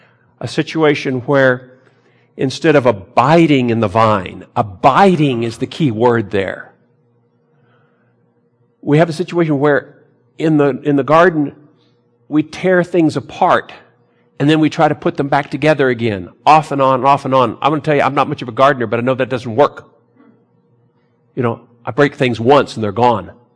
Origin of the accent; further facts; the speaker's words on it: Texas, United States; Southern California and all that, growing up in Texas. I grew up with hymnals too, and we heard about California.